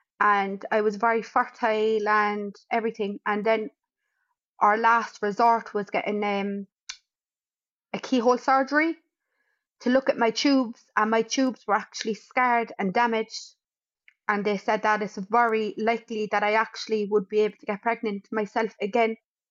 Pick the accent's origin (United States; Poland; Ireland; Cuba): Ireland; Cork, Munster; I'm from Cork City. I'm 28. I'm married since July. And I have twin girls.